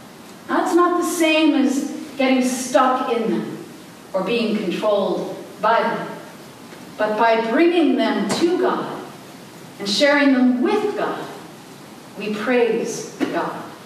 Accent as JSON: {"language": "English", "region": "New York", "country": "United States", "tie": "born or raised there", "said": "In the town that I grew up in on Long Island, it was divided into the north and the south."}